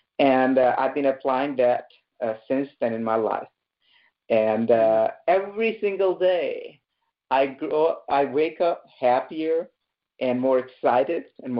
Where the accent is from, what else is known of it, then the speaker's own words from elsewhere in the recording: central India, India; born there; So I was born in Central India to very simple parents, beautiful people.